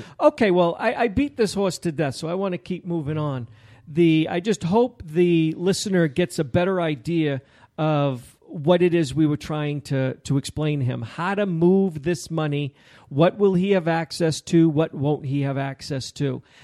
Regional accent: Kentucky, United States; It borders my home state of Kentucky. West Virginia is basically an extension of Eastern Kentucky.

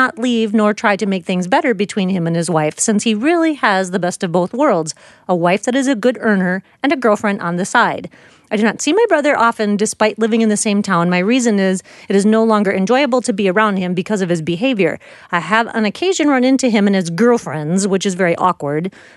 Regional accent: Egypt; I am from Egypt.

